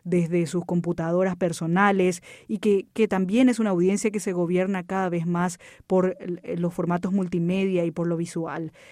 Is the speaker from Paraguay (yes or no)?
yes; Paraguay; soy paraguaya